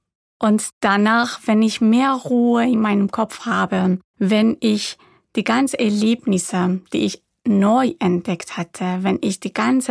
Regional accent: Iran; now in Germany; mitbekommen, dass ich aus dem Iran komme.

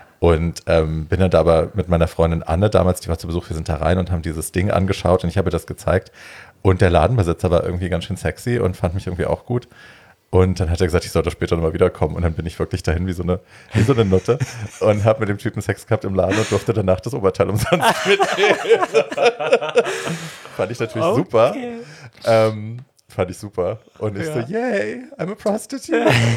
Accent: Hofheim, Hesse, Germany; Ich komme aus Hofheim.

